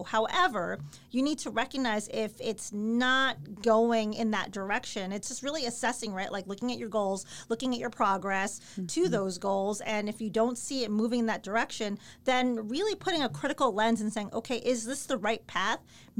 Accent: Chicago, Illinois, United States; when I was a kid growing up in Chicago and idolizing the 85 Bears.

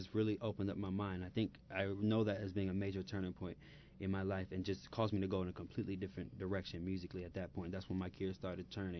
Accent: Philadelphia, Pennsylvania, United States; He was one of my first teachers that I had growing up in Philly, like, actually taught me how to play.

